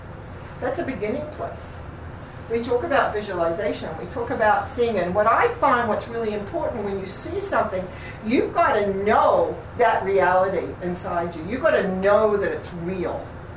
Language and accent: English; New Zealand; I'm from New Zealand, which is why I sometimes have a funny accent. Long time ago, but it's still there at times.